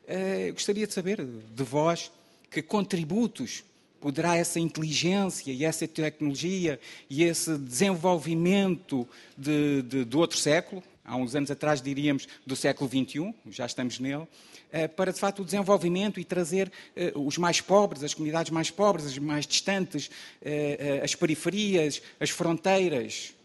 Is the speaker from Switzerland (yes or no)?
no; Amadora, Lisbon, Portugal; venho da Amadora.